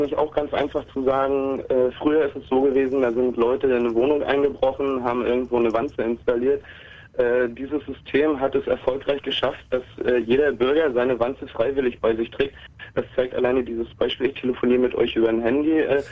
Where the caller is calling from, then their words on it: Parchim, Mecklenburg-Vorpommern, Germany; geboren und verfolge seit Jahren die Unrechtsregime-Diskussion vom Überwachungsstaat